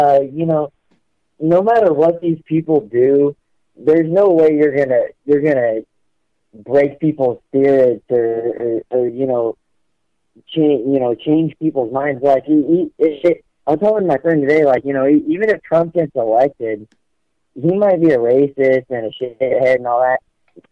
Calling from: Houston, Texas, United States; I'm from Houston, Texas.

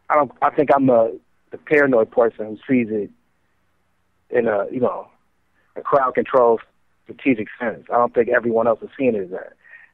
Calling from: Cleveland, Ohio, United States; I'm in Cleveland, Ohio.

